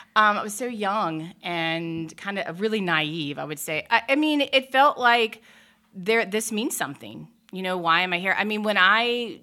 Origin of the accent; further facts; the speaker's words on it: Charlotte, North Carolina, United States; ended up coming back here to Charlotte, which is my hometown, and continue to teach.